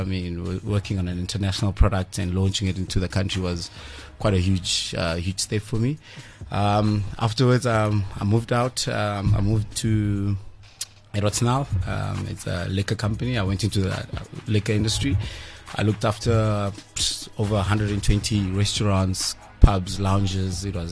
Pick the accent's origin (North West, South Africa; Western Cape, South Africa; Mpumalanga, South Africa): Mpumalanga, South Africa; I came from Mpumalanga, so moving up here, you know, after second, third year, my mom and my dad separated, and my mom moved. We used to stay in the Lani area of town in Bekin and Mpumalanga